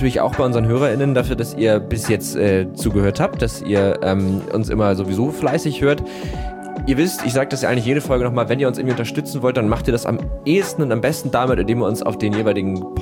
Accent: Harburg, Hamburg, Germany; also ich komme ursprünglich aus Harburg, deswegen sind mir die natürlich sehr geläufig.

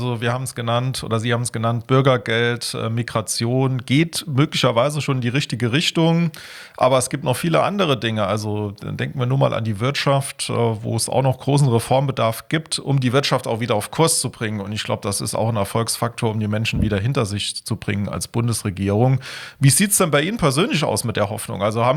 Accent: Saarland, Germany; also besser als ich als Saarländer

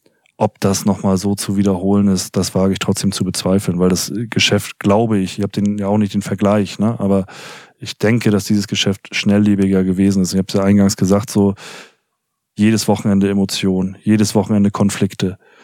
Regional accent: Kiel, Schleswig-Holstein, Germany; Also da, wo ich herkomme, gibt es viele Strände. Also in Kiel und Umgebung

